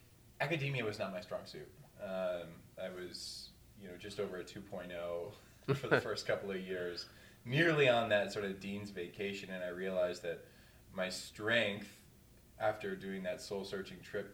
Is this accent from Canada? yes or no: yes; Cranbrook, British Columbia, Canada; I grew up in Cranbrook, BC, so I'm a small town BC kid anyways.